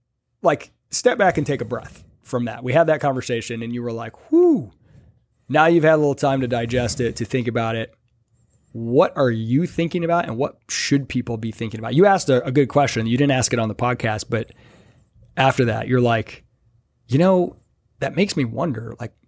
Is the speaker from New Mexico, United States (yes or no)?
no; Michigan, United States; Yeah, I'm from Michigan.